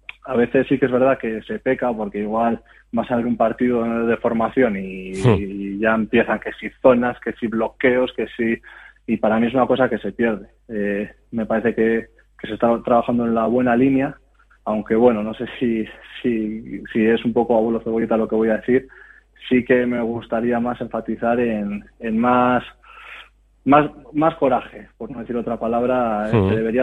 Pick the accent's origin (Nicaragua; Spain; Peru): Spain; Bilbao, Basque Country; el que más lejos vive del pabellón soy yo, que soy de Bilbao, todos los demás son del pueblo